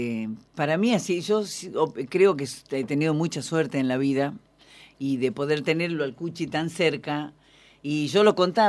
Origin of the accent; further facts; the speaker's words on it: Salta, Argentina; Soy de Salta.